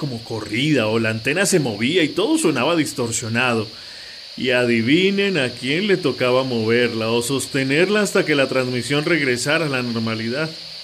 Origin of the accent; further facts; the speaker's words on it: Bogotá, Colombia; born there; nací en Bogotá, la capital de Colombia, el 29 de junio de 1981.